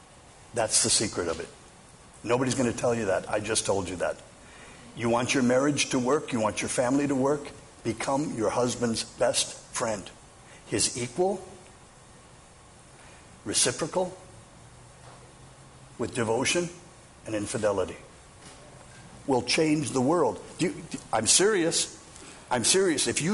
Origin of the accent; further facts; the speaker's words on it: Minnesota, United States; I'll never forget when I came home after 6 months of being in Mexico. I came home and from Minnesota, my mother and father at table, all my brothers and sisters.